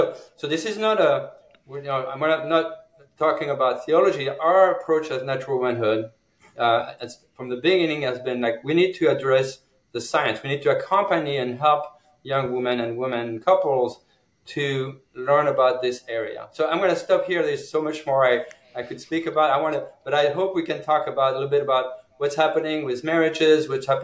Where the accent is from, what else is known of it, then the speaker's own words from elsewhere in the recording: eastern France, France; I grew up in France in a Catholic family and in a small dairy farm in the eastern part of France. And in my teenagers, I left the church, and I grew up like many young French people as Catholic.